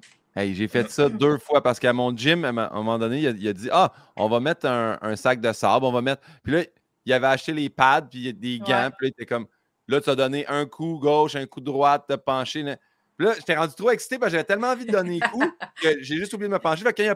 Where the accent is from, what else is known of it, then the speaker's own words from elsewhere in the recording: Saint-Hyacinthe, Quebec, Canada; Puis quand, tu sais, je suis de Saint-Hyacinthe